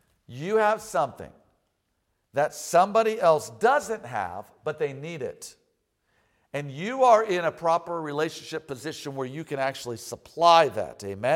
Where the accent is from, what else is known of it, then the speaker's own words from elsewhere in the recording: United States; So that's all I got under my belt because I'm an American, amen.